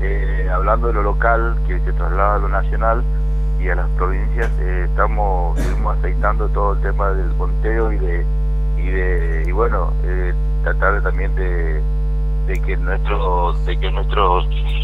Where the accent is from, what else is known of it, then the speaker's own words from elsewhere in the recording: Argentina; acá somos argentinos